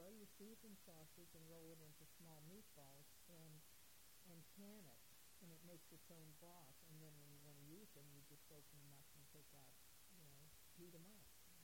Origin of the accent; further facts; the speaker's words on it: Cleveland, Ohio, United States; now in Helvetia, United States; I was raised in Cleveland, Ohio, and although it was lovely at the time and a nice place to be, I was a Helvetia girl all my life.